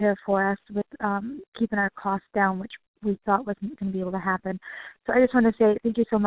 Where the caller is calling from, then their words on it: Port Huron, Michigan, United States; I am calling from Port Huron, Michigan.